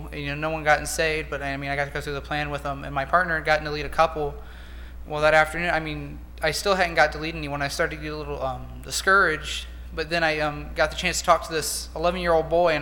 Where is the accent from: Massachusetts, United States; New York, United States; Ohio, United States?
Ohio, United States; Mansfield; I'm from Mansfield, Ohio, and I'm a freshman here at the college.